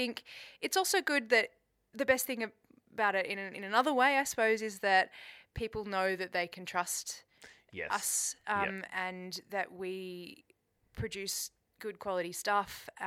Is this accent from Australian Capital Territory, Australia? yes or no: no; Newcastle, New South Wales, Australia; I grew up in Newcastle, so I was born in a hospital that doesn't even exist anymore, the Royal Newcastle Hospital.